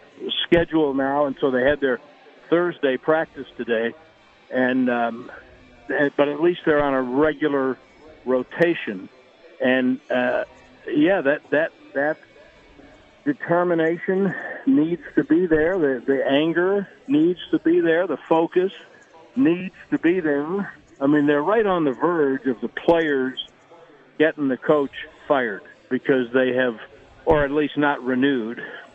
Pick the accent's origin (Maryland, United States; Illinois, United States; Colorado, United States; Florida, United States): Illinois, United States; Chicago; And I read the Chicago papers every day because, as Smokey said, that is my hometown, and I do it during baseball season to keep up with the Cubs.